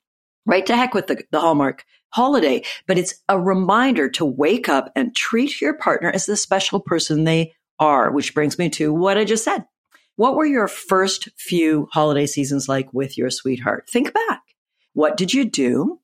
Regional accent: Canada; I'm Canadian, I don't celebrate American Thanksgiving

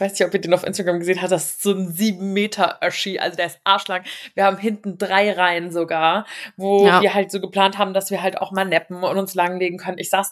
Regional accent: Bad Homburg, Hesse, Germany; born there; Gestern habe ich mit meiner Mom einen Ausflug in meine Geburtsstadt gemacht, nach Bad Homburg.

